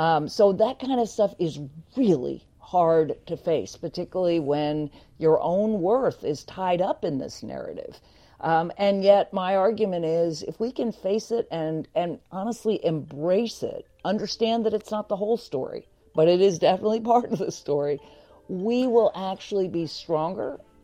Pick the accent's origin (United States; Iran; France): United States; the South; And I grew up in the South with, on one side, Southern relatives going back a couple centuries in Virginia, North Carolina, and Kentucky.